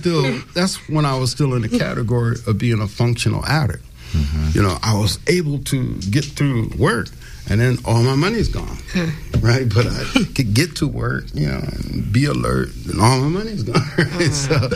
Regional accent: New York, United States; You know, like, I'm from New York, right? Every morning in New York, you get out on every corner, they have these little grocery stores, and they have plexiglass.

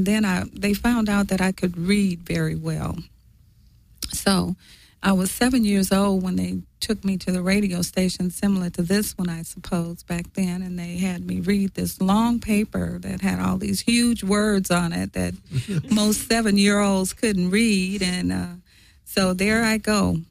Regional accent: Texas, United States; moved away as an adult; I'm originally from Texas, like Tanook, but I'm just from the countryside of Texas. I didn't grow up in Houston, which was about 50 miles from where I grew up, which was called the country. But I moved to California in 1976

